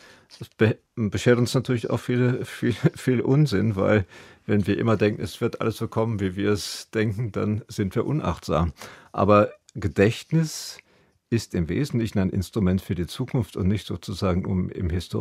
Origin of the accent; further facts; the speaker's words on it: Steinfeld, North Rhine-Westphalia, Germany; dass Bernd Alois Zimmermann in meinem Heimatdorf, nämlich im Kloster Steinfeld, sozusagen seine humanistische Bildung erlangt hat